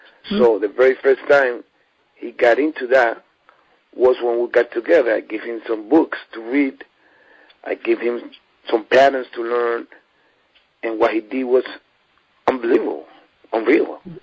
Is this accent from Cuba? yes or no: yes; Cuba; now in New York City, United States; I grew up playing bata in Cuba, rumba and all